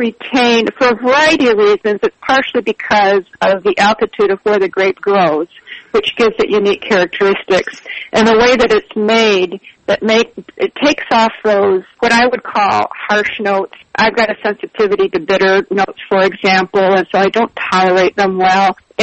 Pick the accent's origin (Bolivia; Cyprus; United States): Bolivia; When I tell people I was from Bolivia